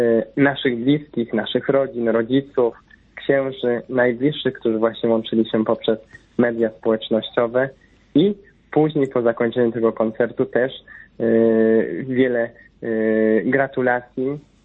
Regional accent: Pomeranian Voivodeship, Poland; jednocześnie i jesteśmy Polakami, i jesteśmy Kaszubami

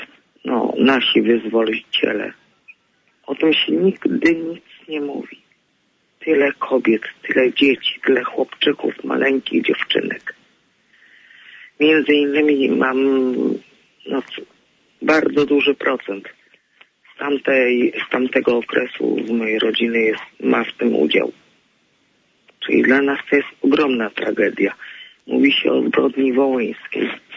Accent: Gdańsk, Pomeranian Voivodeship, Poland; Ja jestem z Gdańska.

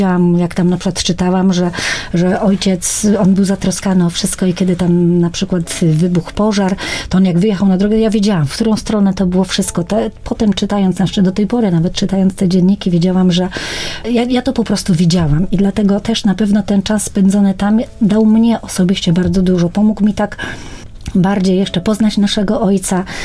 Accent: Kraków, Lesser Poland, Poland; jak byłam jeszcze na południu Polski, no bo pochodzę z Krakowa

